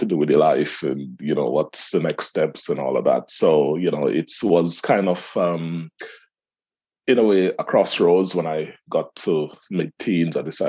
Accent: Jamaica; I am a Jamaican by birth. Grew up in the tiny Caribbean island, many thousands of miles away from the UK. That was back in the mid-70s.

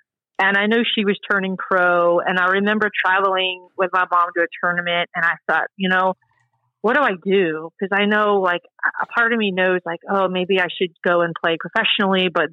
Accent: Florida, United States; I come from Florida where my identity was winning in tennis and like people knew me from tennis, and then I go to Duke and no one really cares or knows you.

